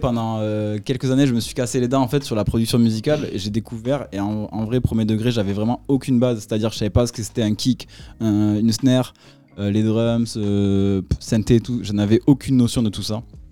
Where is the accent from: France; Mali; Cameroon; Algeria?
France; Tonneins, Nouvelle-Aquitaine; Je viens d'une petite contrée du Lot-et-Garonne qui s'appelle Tonins, ou Tonin pour certaines personnes.